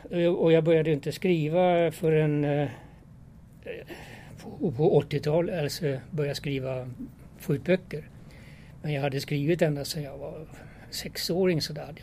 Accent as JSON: {"language": "Swedish", "country": "Sweden", "tie": "born or raised there", "also_born_or_lived": "Germany", "second_language": "Swedish", "said": "jag föddes 1940 i Tyskland under kriget. Kom till Sverige 45. Växte upp och gick i skola. Lärde mig svenska väldigt fort och sådär. Gick i skolan och ingen kunde höra att jag hade ett utländskt ursprung."}